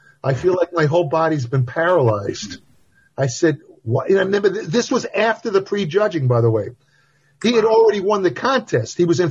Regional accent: New York, United States; He was from Boston. I was from New York.

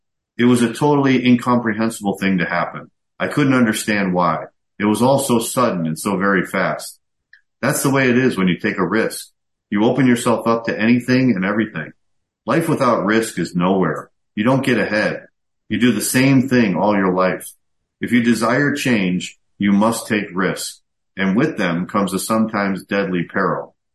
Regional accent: Pennsylvania, United States; I was browsing around a magazine stand in Pennsylvania, my hometown

